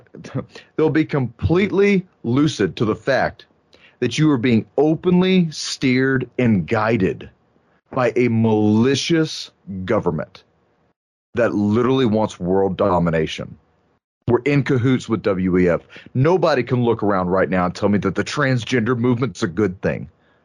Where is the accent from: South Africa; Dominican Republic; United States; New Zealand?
United States; it's as an American veteran, As a military veteran, it's hard to say this at times, but we have become the problem. America has become the problem.